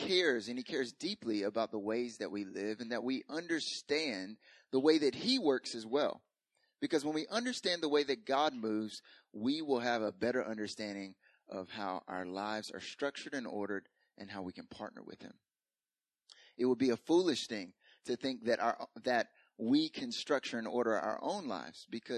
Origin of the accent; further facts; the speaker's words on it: North Carolina, United States; In Korea, I noticed that, at least when I grew up in the South, like I felt like seasons gradually changed. In North Carolina, in the southeastern United States, like it gradually changed.